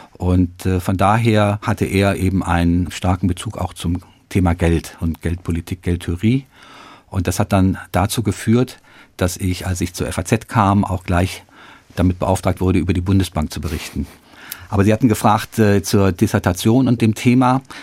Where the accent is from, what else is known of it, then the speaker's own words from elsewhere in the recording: Bonn, North Rhine-Westphalia, Germany; Und zwar bin ich ja in Bonn aufgewachsen